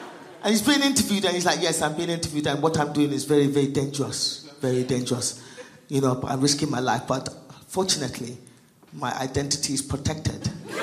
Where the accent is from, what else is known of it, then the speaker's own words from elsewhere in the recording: England, United Kingdom; I'm from England, people. We got free healthcare in England.